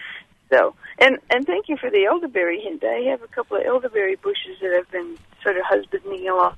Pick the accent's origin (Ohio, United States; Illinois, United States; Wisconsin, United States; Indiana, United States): Illinois, United States; I grew up near Chicago, and my family didn't do greens very much. But since moving to the country, it's been interesting for me